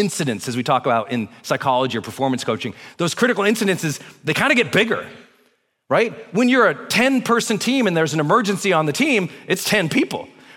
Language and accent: English; Montana, United States; born or raised there